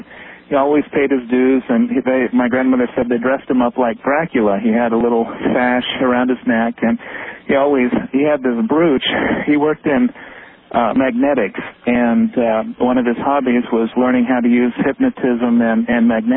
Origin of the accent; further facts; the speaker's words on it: Colorado, United States; now in Portland, United States; I grew up on a ranch in Colorado.